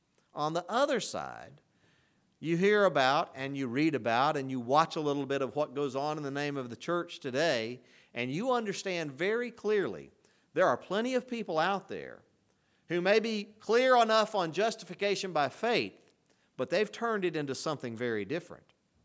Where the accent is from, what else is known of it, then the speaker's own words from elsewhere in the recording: Arkansas, United States; I'm from Arkansas.